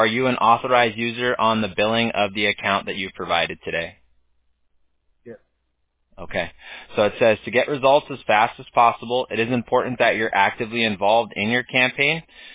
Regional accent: United States; I grew up in the United States, so for me, I see people every race, everywhere, you know, it's normal here, everybody here is from somewhere else

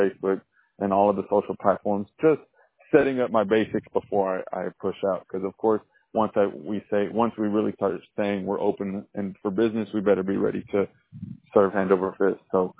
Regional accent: Del Valle, Texas, United States; Because although I come from Del Valle

